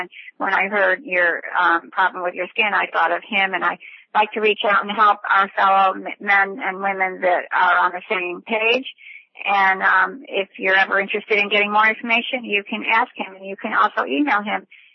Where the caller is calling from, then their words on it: Florida, United States; from Central Florida, and I know Johnny's in South Florida